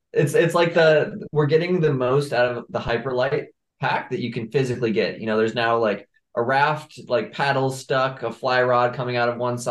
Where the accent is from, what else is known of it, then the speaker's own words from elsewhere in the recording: New York, United States; And I grew up in New York.